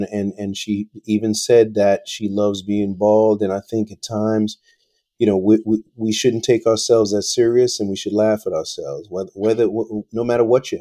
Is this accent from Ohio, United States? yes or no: no; New York, United States; I met Chris many years back in New York. Obviously, you know, we're all from New York.